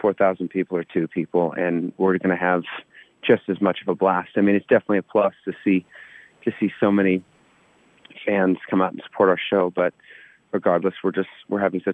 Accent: Liverpool, North West England, United Kingdom; when you're not across the pond being a Scouser, you know.

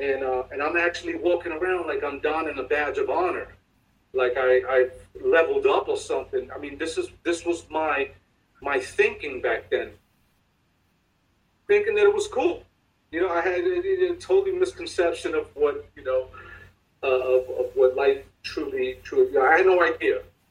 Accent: Bronx, New York, United States; I had this totally distorted perception of what life was at this age growing up in the South Bronx.

